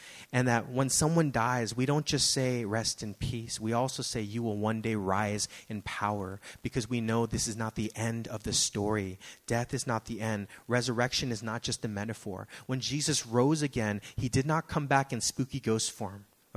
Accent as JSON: {"language": "English", "country": "United States", "said": "I speak a lot to Americans because I am an American."}